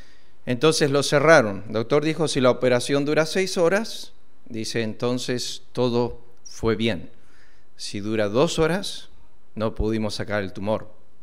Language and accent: Spanish; Argentina; also born or lived in United States; pastoreé una iglesia en Estados Unidos por más o menos 3 años y después de ahí vinimos a la Argentina. Yo me crié en la Argentina, mis padres eran misioneros, mi papá era fundador de iglesias